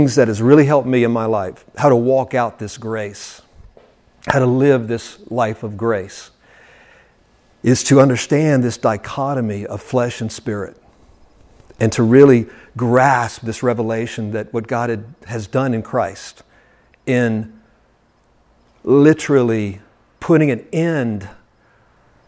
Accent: Pineville, Louisiana, United States; also born or lived in Alexandria, Louisiana; I was born in Alexandria, Louisiana. I was raised in Pineville, Louisiana, population 6,000 people, across the river from Alexandria, Louisiana.

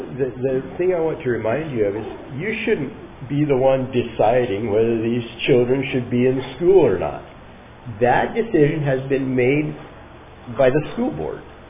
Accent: California, United States; I'm from California, so that's kind of a sensitive subject.

